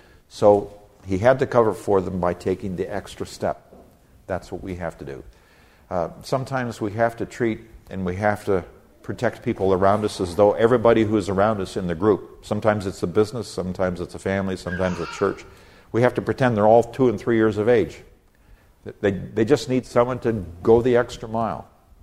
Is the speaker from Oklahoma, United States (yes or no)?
no; Chico, California, United States; Also, a number of years ago, my hometown, which is Chico, California